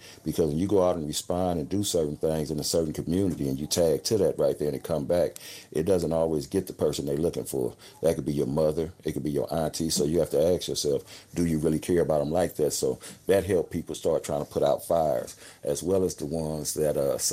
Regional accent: Los Angeles, California, United States; it's not just because I'm from the Watts area

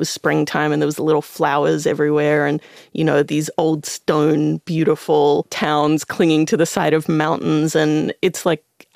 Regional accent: Australia; And as an Australian person

